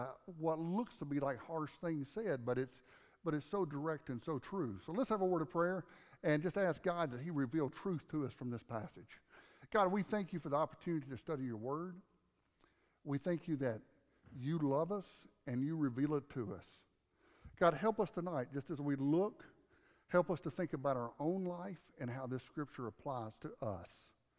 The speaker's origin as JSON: {"language": "English", "country": "United States", "said": "but I'm going to stick with poor because I'm American."}